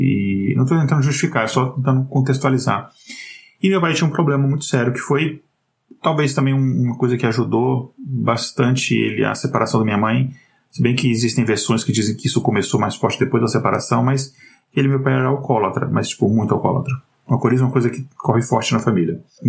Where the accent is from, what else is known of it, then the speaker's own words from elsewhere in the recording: Janaúba, Minas Gerais, Brazil; born there; que é a cidade, de fato, onde eu nasci, em Janaúba, que é um pouco mais ao norte de Minas, ou quando eu ficava em Montes Claros, que é onde morava meu avô e minha avó